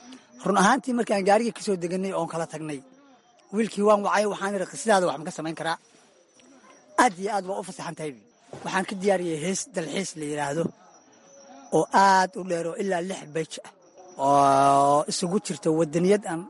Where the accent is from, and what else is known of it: Lower Juba, Somalia; born or raised there; also born or lived in Cawdaq, Galgaduud